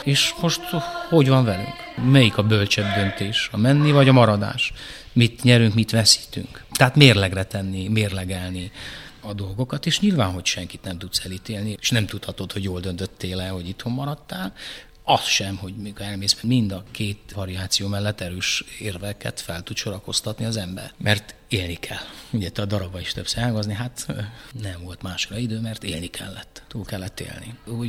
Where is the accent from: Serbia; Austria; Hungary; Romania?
Romania; Brașov, Brașov County; first language Romanian/Hungarian; Tehát én egyszerre tanultam meg románul, meg magyarul, mert olyan közegben nőttem fel Brassóban.